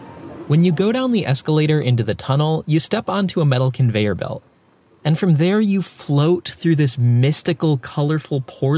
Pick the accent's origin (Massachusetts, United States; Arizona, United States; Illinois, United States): Illinois, United States; Chicago; born there; I was born in Chicago. My family still lives half an hour from O'Hare.